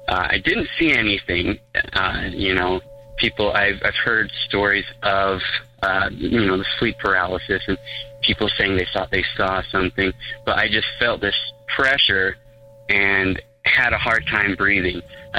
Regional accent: Utah, United States; I'm from Utah, so safe guess, I am Mormon.

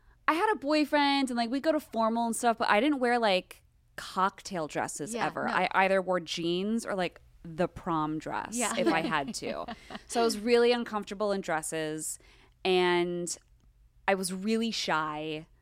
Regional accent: Los Angeles, California, United States; It's crazy that you ask because it's a crazy story. I grew up in Los Angeles.

